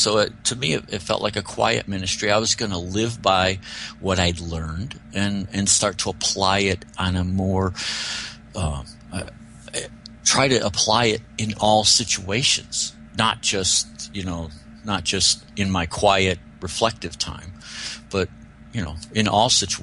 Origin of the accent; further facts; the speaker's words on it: Arizona, United States; as a boy, I grew up in the Verde Valley, right there where Sedona is